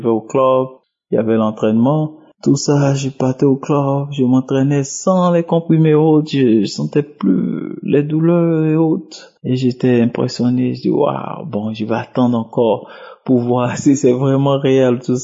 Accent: Côte d’Ivoire; now in Austria; Salut, je suis un Ivoirien vivant en Autriche.

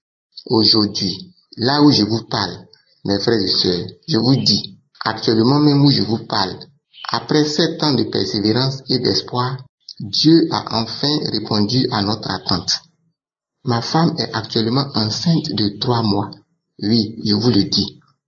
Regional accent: Côte d’Ivoire; Je suis Ivoirien vivant en Côte d'Ivoire.

